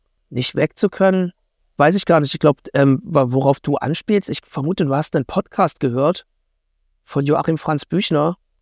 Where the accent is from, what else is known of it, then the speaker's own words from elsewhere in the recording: Halle, Saxony-Anhalt, Germany; Ich bin halt in Halle-Saale aufgewachsen, eigentlich eine ganz possierliche Stadt.